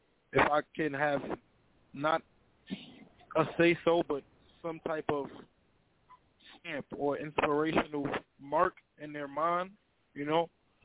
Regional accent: United States; I'm from America.

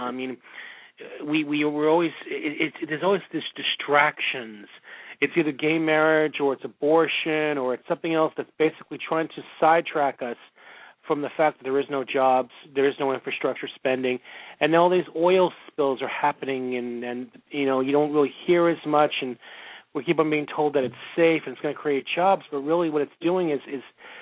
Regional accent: United States; I, as an American, I'm become extremely cynical

